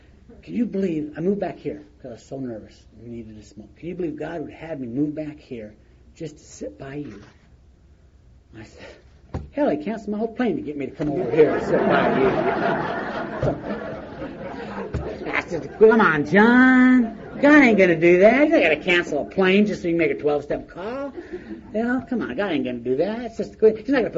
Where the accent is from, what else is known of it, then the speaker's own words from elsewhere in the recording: Orem, Utah, United States; I said, "Well, I grew up in Orem, Utah."